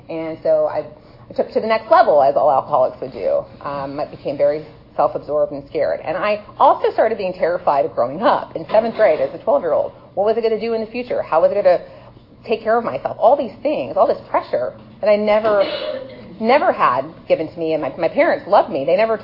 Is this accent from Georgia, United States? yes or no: yes; Atlanta, Georgia, United States; I'm from Atlanta, born and raised right here in the city, down by the Emory area, not too far from here.